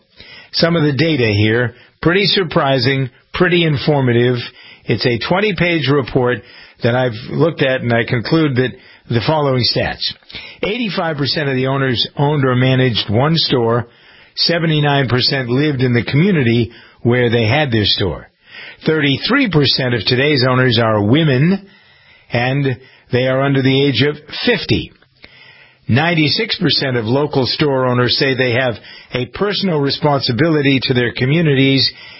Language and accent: English; United States; I'm an American capitalist through and through.